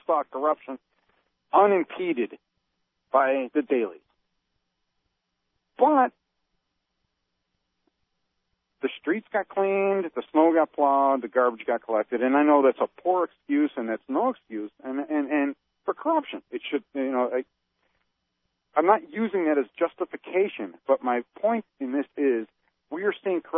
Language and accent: English; Chicago, Illinois, United States; You know what? I'm from Chicago. I'm a Daily guy. I'm from Chicago.